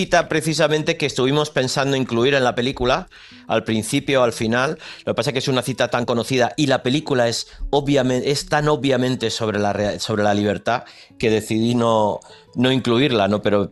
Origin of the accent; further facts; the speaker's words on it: Spain; Por supuesto, aproveché para leerme El Quijote, que no me lo había leído como tantísimos españoles, pues igual, comentario de texto en el instituto y poco más.